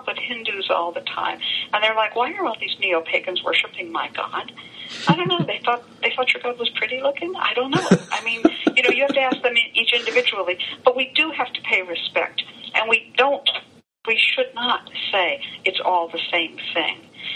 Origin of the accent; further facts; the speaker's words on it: United States; I've been interested in America. I'm American.